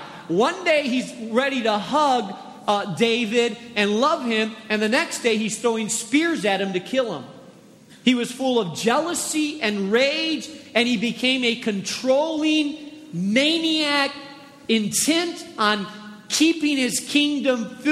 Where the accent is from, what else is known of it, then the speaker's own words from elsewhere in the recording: Spain; I grew up in Spain in a little village